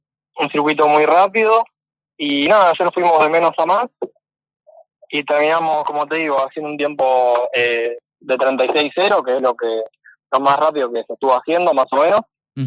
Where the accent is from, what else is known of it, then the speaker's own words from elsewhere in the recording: Rosario, Santa Fe, Argentina; Son de donde soy yo, de Rosario.